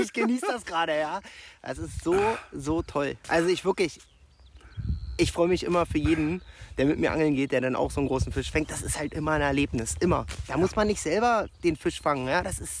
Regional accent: Berlin, Germany; born there; now in Brandenburg, Germany; Genau, ich bin in Berlin

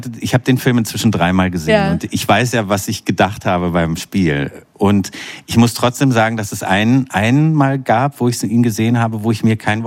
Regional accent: Bamberg, Bavaria, Germany; born there; now in Berlin, Germany; Also da würde ich sagen, ich bin in Bamberg.

